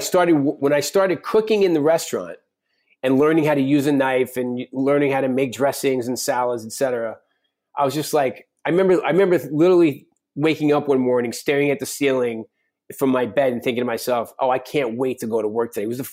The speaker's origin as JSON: {"language": "English", "region": "New York", "country": "United States", "said": "And I'm a New Yorker, but I really want to be a cowboy."}